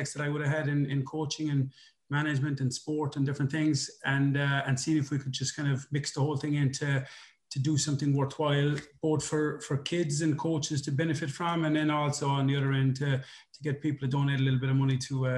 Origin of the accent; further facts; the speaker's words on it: Ireland; as we Irish people always tend to be, to these good causes